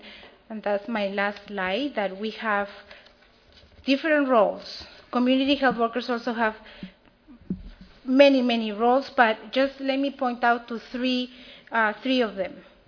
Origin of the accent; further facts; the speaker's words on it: Peru; moved away as an adult; I am from Peru. I came here when I was 20, and I know how to survive in this country.